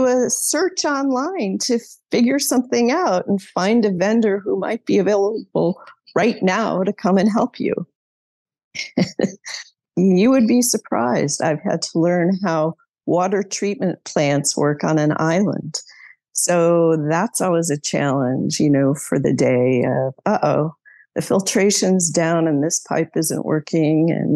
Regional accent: Chicago, Illinois, United States; I grew up outside of Chicago.

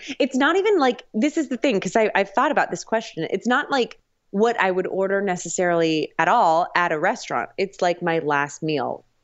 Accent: Danville, California, United States; Yeah. That's crazy.

